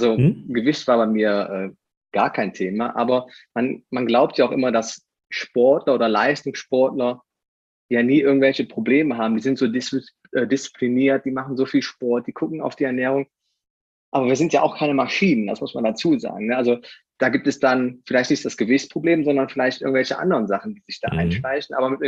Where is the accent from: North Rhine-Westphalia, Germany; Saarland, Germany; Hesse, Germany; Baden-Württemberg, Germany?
North Rhine-Westphalia, Germany; Aachen; Also ich komme aus Aachen. Also meine Verwandtschaft ist eigentlich aus Hannover, aber da habe ich selber nie gelebt.